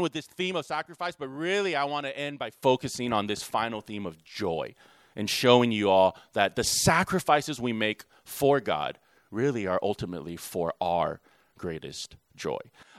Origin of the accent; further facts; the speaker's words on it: United States; I grew up here in America. Growing up in America, we're just used to nice things, right?